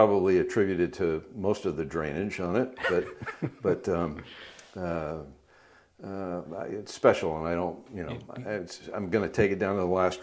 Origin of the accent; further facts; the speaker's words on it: Oakland, California, United States; now in Napa, United States; Born and raised in Oakland.